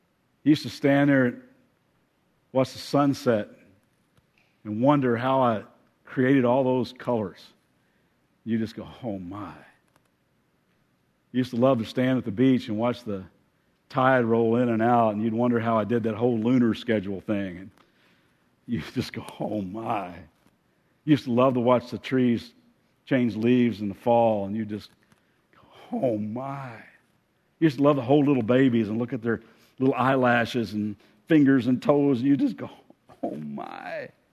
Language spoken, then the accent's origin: English; Kentucky, United States; And I grew up in Kentucky, so I'm a Kentucky Wildcat fan.